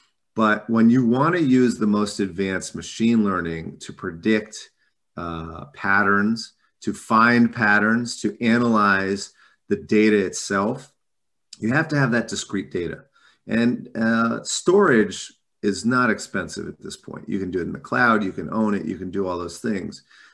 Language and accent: English; Maryland, United States; because I grew up in Maryland around the government with NIH